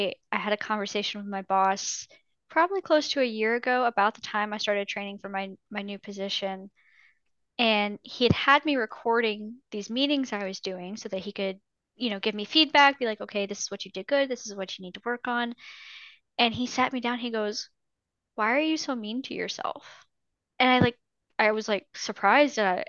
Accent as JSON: {"language": "English", "region": "the South", "country": "United States", "said": "I'm from the South. We just take care of people."}